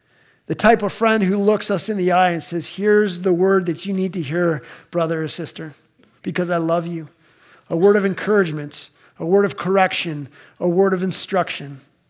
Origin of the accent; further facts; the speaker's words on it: Barrie, Ontario, Canada; oh yeah, I'm from Barrie, and there's from somebody from Oakville